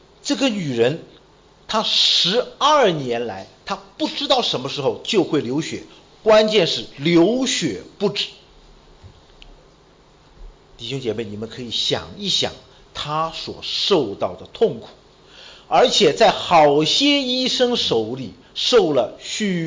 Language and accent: Chinese; Shanghai, China; 我是上海人，咱们这里有没有江浙一带，有没有在上海江浙一带的，举个手我看看。